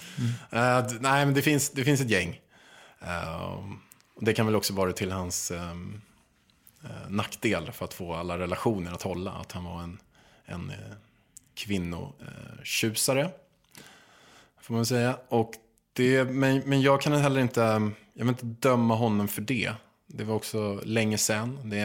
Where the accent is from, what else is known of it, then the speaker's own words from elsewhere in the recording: Chile; now in Sweden; Jag kom hit till Sverige från Chile under Pinochet-tiden, när jag kom hit väldigt många chilenare.